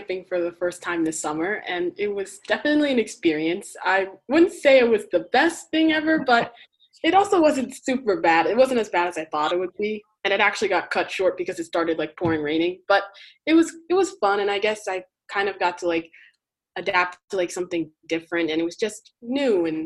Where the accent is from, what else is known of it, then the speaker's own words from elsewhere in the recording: Ramsey, New Jersey, United States; I'm going to be a junior as well, and I'm from Ramsey, New Jersey.